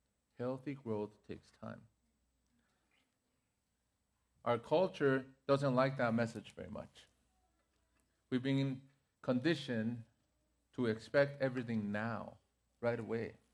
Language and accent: English; Mexico City, Mexico; moved away; also born or lived in Toronto, Canada; I think most of you guys know that I was born in Mexico City. I grew up in the city. And from Mexico, I moved to Toronto, another urban center.